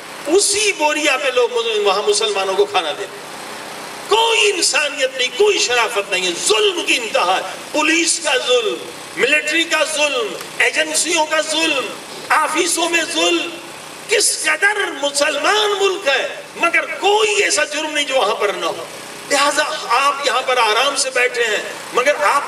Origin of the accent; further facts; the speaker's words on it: Pakistan; human rights کو بتائیں ہم پاکستانی ہیں، پاکستان کے لیے ننگ ہے